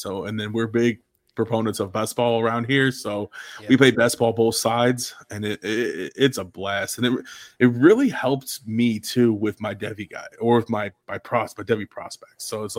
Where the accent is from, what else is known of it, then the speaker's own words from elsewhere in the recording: New York, United States; I grew up in Western New York, but wasn't a Bills fan, but I still hate the Patriots. I hate everything Boston.